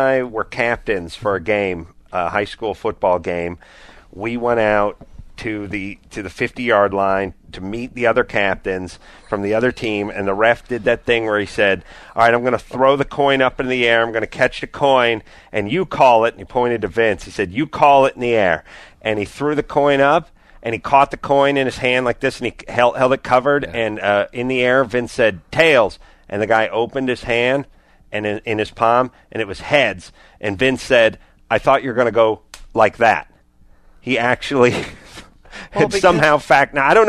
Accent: Alaska, United States; I'm from Alaska and I work at a logging camp

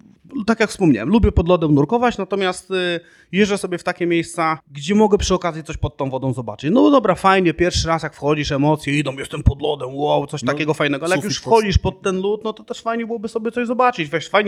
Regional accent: Łódź, Łódź Voivodeship, Poland; my z Łodzi akurat mamy stosunkowo niedaleko to Jezioro Białe

